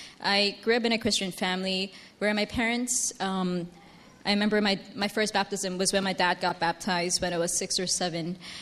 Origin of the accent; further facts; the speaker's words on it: Hong Kong; when he knew that I was from Hong Kong